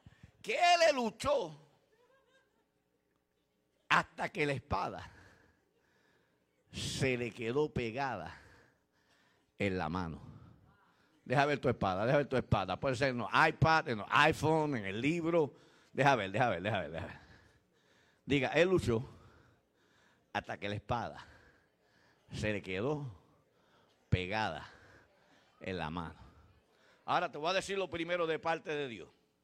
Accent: Puerto Rico; Yo soy boricua.

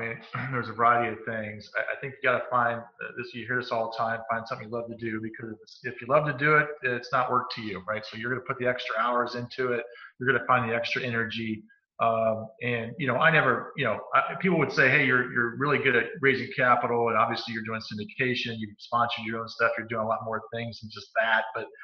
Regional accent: Cincinnati, Ohio, United States; Because I grew up in Cincinnati.

